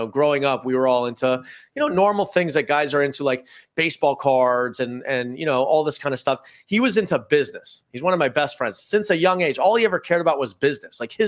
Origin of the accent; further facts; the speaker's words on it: Toronto, Ontario, Canada; I grew up in Toronto. I was one of the best pitchers in Canada in high school.